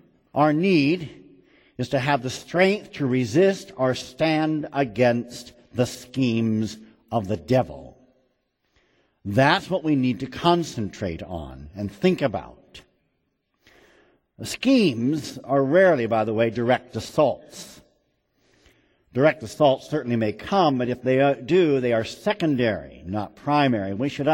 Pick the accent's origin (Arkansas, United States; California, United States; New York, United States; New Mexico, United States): California, United States; San Diego; I grew up in San Diego